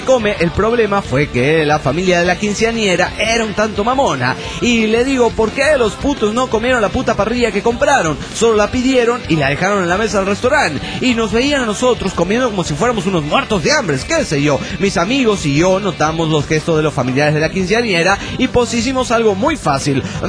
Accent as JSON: {"language": "Spanish", "region": "Lima", "country": "Peru", "said": "de Lima, Perú."}